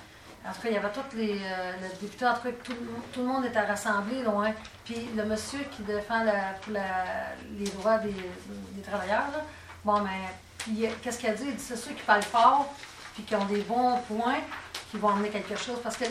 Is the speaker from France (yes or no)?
no; Quebec, Canada; moi, je viens de la Mauricie, puis t'appelais loin